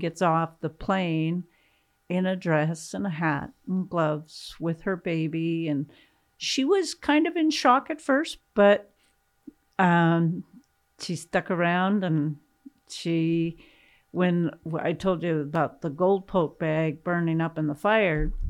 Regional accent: Anchorage, Alaska, United States; also born or lived in Minchimina; But I was 2.5 when we moved from Minchimina to Anchorage. And because we'd been living out in rural Alaska, where we lived in Anchorage was way out of town.

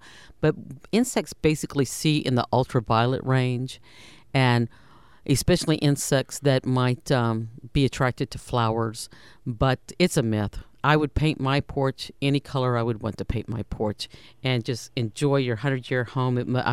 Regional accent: Texas, United States; And I come from Texas, where we produce a lot of pecan trees, just like we do here in the Ark-La-Tex.

